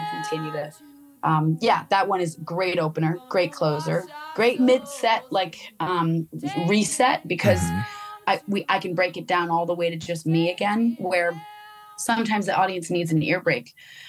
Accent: Vermont, United States; And because I didn't, and I grew up in Vermont, it was very interesting

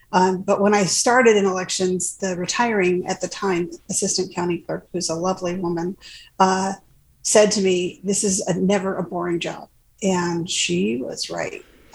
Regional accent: Washington, District of Columbia, United States; moved away as an adult; My mom was super politically active, and I grew up in Washington, D.C. I used to study in high school at the Library of Congress in the reading room.

